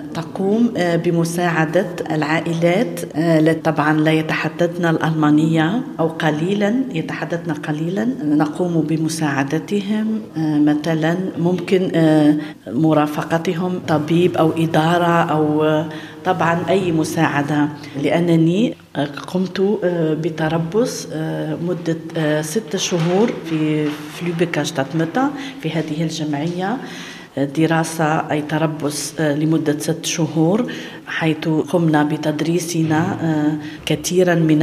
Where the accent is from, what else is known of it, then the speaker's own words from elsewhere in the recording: Algeria; now in Germany; من الجزائر, أتحدث العربية والفرنسية